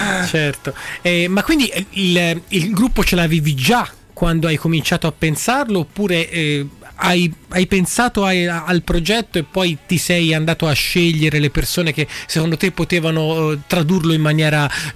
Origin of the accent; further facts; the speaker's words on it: Rome, Lazio, Italy; born there; also born or lived in Tuscany; sono nato a Roma, ma poi ho vissuto 35 anni in Toscana.